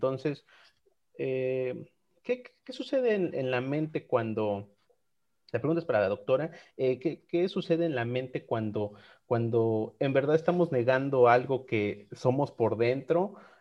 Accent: Mexico; como somos los mexicanos.

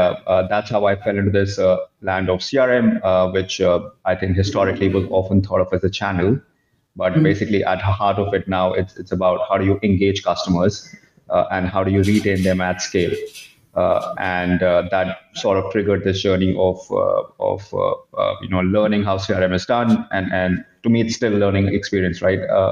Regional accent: India; So I grew up in India. My background is of that of an engineer, and went to business school in the US.

